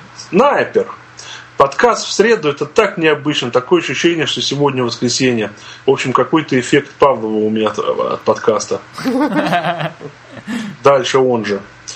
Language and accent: Russian; Vladivostok, Primorsky Krai, Russia; Я сам из Владивостока, и у нас в нашей деревне есть ресторан